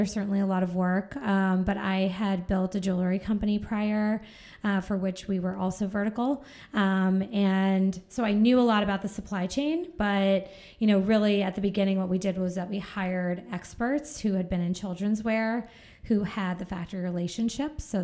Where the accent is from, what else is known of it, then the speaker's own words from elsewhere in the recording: Massachusetts, United States; So I grew up on Cape Cod in Massachusetts, and we didn't get a Gap until I was probably about 10 years old.